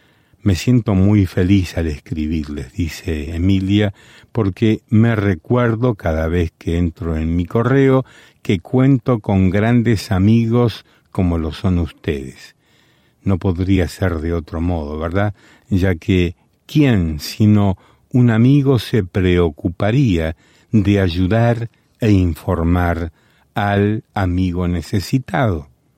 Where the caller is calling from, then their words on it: Santiago, Santiago Metropolitan, Chile; soy de Santiago de Chile.